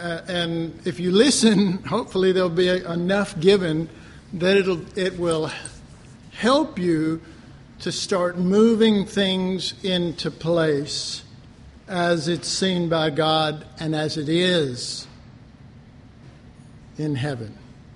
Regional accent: Dallas, Texas, United States; I was from Oak Cliff. You know, you didn't... You don't live in Oak Cliff and worry about consequences, you know what I mean?

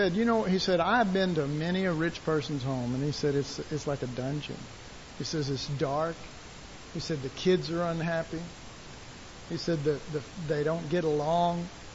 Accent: Dallas, Texas, United States; And I was raised in Oak Cliff. I was raised in foster homes. I lived in orphanages.

